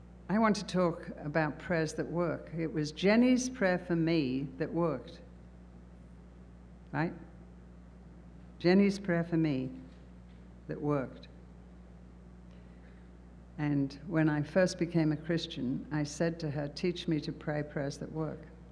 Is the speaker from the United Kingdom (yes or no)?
yes; Bootle, North West England, United Kingdom; born there; I'd like to go one in Bootle, Liverpool. I was born in Bootle.